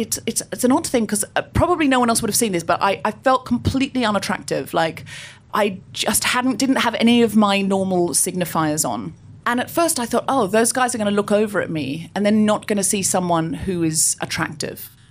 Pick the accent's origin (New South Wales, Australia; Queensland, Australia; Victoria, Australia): Queensland, Australia; Gold Coast; I grew up on the Gold Coast. I know I don't sound especially Australian, but I read a lot of Enid Blyton as a child, and I picked up the accent from the books.